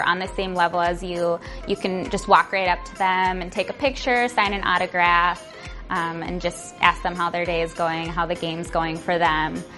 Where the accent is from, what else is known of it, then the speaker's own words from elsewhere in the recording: Edina, Minnesota, United States; I'm from Edina, Minnesota, and this is my 7th season as an MBC.